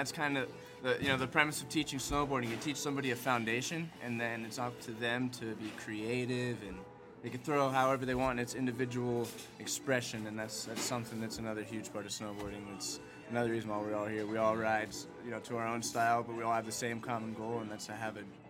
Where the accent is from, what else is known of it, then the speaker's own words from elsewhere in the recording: Florida, United States; I'm actually from Florida, and when I was two, I went to Steamboat, and I don't remember much of skiing